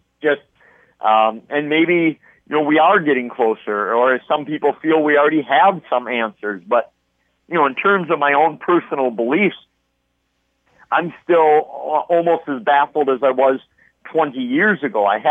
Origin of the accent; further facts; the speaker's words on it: Wisconsin, United States; I blame my interest in the weird and unusual on my home state of Wisconsin